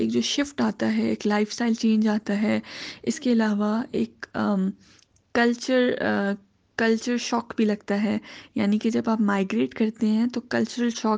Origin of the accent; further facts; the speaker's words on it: Pakistan; now in Melbourne, Australia; میں پاکستان سے تعلق رکھتی ہوں اور اب یہاں پہ میلبرن میں رہتی ہوں، میلبرن میں سیٹلڈ ہوں الحمدللہ، ایک چھوٹی سی فیملی ہے۔